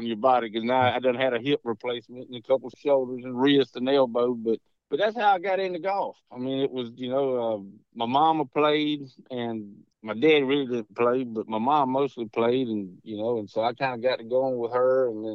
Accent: Milton, United States; Growing up in Milton, small town, fun. We had the river, we had pine trees, woods, dirt roads, we had the beaches, and we grew up hunting and fishing.

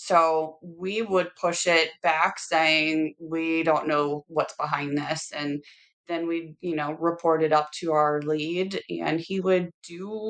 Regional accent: Missouri, United States; I'm from Missouri. Sorry, y'all.

